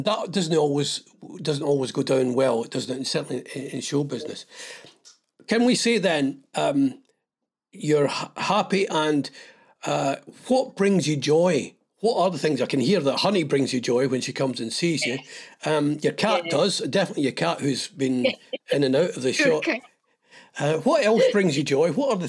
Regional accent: Scotland, United Kingdom; I'm from Ayrshire, but there was always this kind of Scottish thing

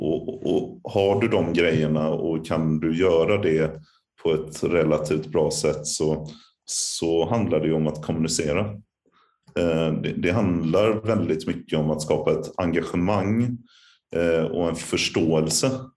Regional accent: Gothenburg, Västra Götaland County, Sweden; jag är göteborgare i själ och hjärta

